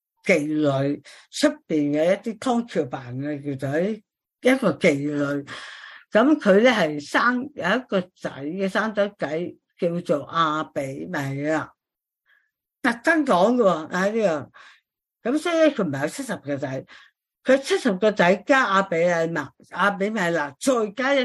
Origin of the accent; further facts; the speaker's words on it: China; 好似我哋中国人都系啦，